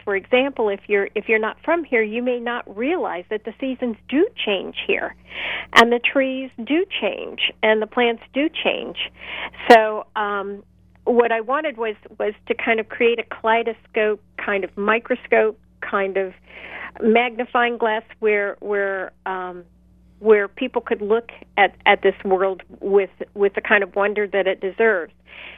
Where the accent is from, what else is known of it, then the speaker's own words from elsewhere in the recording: Florida, United States; born there; Well, first of all, I was born in Florida, and I'm always amazed at how few of us there are besides the palmetto bugs that and the lizards that were born here.